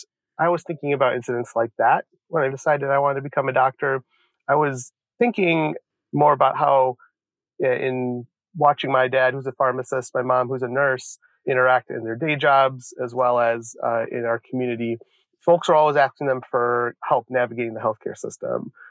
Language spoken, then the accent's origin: English; Joliet, Illinois, United States; one of my earliest memories of realizing I was being othered, if you will, was when I was around 6 or 7 growing up in Joliet, Illinois.